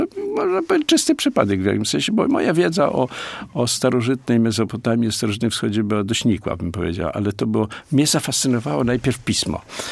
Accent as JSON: {"language": "Polish", "region": "Masovian Voivodeship", "country": "Poland", "tie": "born or raised there", "said": "ja pochodzę z maleńkiej wioski. Właściwie urodziłem się gdzie indziej, ale mieszkałem już jako świadomy młody człowiek w takiej wiosce pod Ciechanowem, gdzie było zaledwie 5 gospodarstw."}